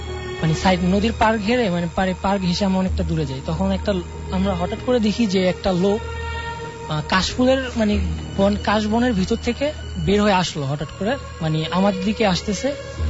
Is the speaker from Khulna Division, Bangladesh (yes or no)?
no; Bikrampur, Dhaka Division, Bangladesh; আমার গ্রামের বাড়ি হচ্ছে বিক্রমপুর।